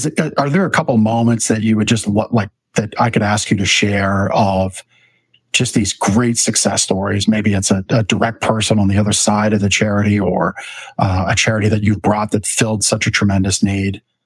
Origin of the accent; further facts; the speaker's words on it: Reamstown, Pennsylvania, United States; now in Sinking Spring, United States; When I moved here from Canada, I was a Lancaster County kid. So that's my connection. North Lancaster, Reamstown to be exact.